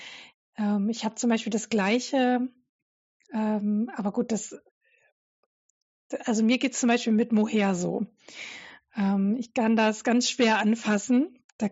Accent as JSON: {"language": "German", "town": "Dresden", "region": "Saxony", "country": "Germany", "tie": "born or raised there", "said": "Und ich komme ja ursprünglich aus Dresden. Und meine Kindheit war noch so Ausläufer DDR geprägt"}